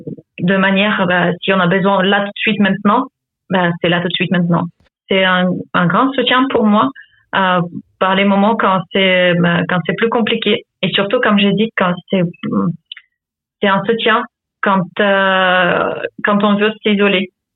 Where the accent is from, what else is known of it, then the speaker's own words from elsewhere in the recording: Ukraine; French is a second language; now in France; Je viens d'Ukraine.